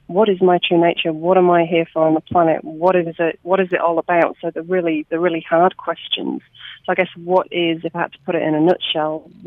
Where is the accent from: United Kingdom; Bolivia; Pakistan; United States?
United Kingdom; England; now in Australia; growing up in England and living over here in Australia now, so different.